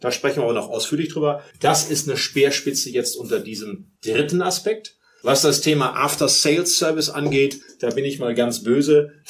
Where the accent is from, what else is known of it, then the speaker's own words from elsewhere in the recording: Rhineland, Germany; Ich komme aus dem Rheinland